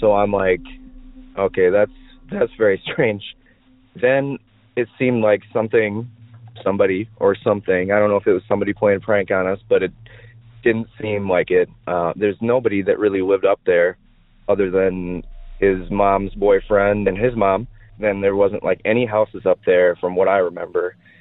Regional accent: Maiden Rock, Wisconsin, United States; So I grew up in Wisconsin, and more specifically, I lived in a town at the time called Maiden Rock, Wisconsin.

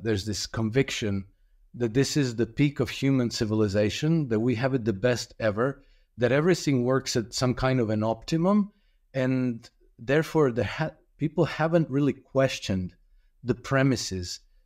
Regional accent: Croatia; And then I'm from Croatia

